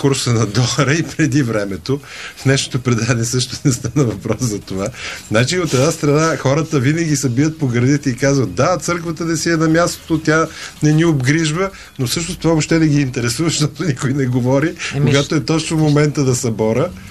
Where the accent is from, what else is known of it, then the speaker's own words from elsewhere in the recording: Sofia, Sofia City, Bulgaria; born there; И повечето ми приятели, които са тук също раждани